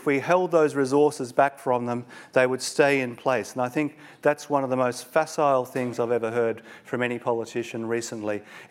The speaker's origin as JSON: {"language": "English", "country": "Australia", "said": "I come from Australia and I offer my apologies to you as an Australian."}